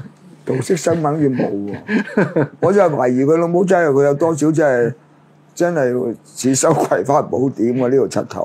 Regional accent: China; 我哋作為中國人啊

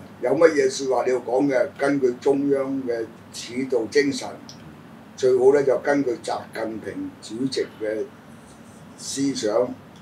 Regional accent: Hong Kong; 我哋香港人就睇香港先啦，中國嗰啲唔係我哋睇到噶啦。

